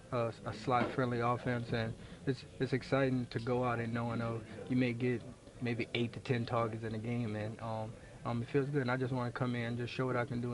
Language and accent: English; New Orleans, Louisiana, United States; I'm from New Orleans, about 20 minutes out. I've been working out at my high school mainly.